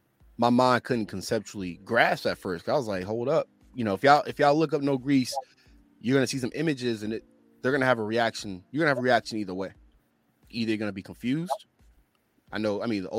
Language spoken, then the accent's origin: English; New York, United States; listening to … you know, growing up in New York, bro.